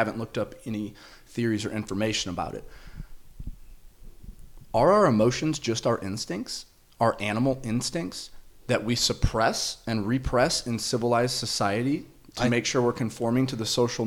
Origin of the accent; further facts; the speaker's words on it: Ireland; You know, I'm Irish.